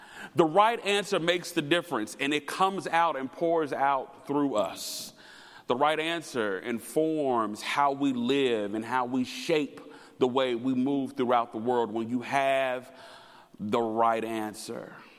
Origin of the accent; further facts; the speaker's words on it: Louisville, Kentucky, United States; So, y'all, as I shared with you, I grew up in Louisville, Kentucky. But during the summers, I spent my summers in a small town in Tennessee called Hartsville.